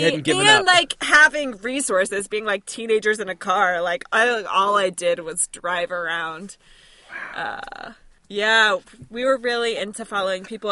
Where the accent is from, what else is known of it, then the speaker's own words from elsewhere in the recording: Lexington, Kentucky, United States; I'm from Kentucky. I'm from Lexington, okay.